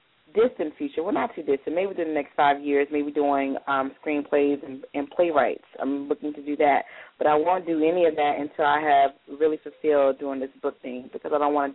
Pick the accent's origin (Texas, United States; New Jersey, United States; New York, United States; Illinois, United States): Texas, United States; Fort Worth; now in San Antonio, United States; I'm from Fort Worth, but I live in San Antonio. I'm in San Antonio. I've been living here now for 7 years or something like that.